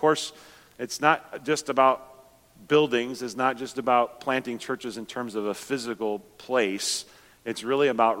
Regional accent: Minnesota, United States; And then also a team from our home church where we grew up in Minnesota had arrived that day

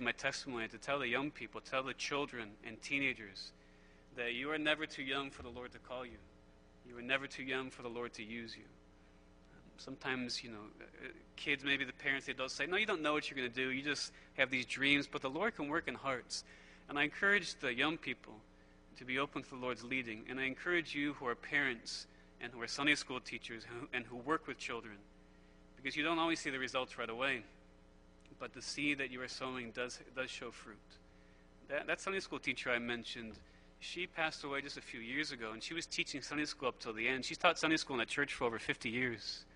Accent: Connecticut, United States; I'm kind of a city boy. I grew up in Connecticut, pretty close to Boston, pretty close to New York.

